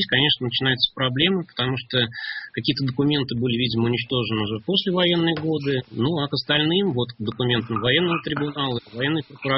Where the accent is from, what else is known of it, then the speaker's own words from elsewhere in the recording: Zarechny, Russia; вот одно из них располагалось на месте моего родного города Заречного